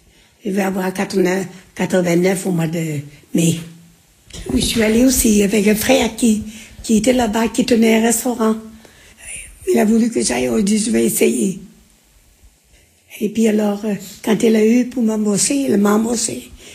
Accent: Brittany, France; accent: Breton; Oh non, j'ai l'accent breton.

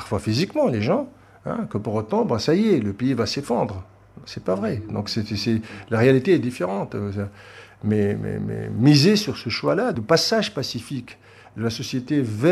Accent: Tunisia; peut-être en tant que Tunisien

